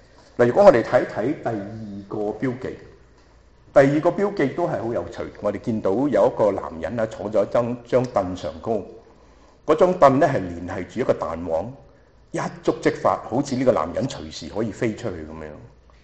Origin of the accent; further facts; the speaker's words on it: Shanghai, China; 就好像我们上海人有一句话，我是上海人